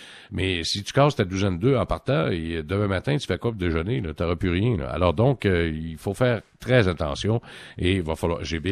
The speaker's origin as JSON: {"language": "French", "region": "Quebec", "country": "Canada", "said": "Chez nous, au Québec, c'est moins grave un peu"}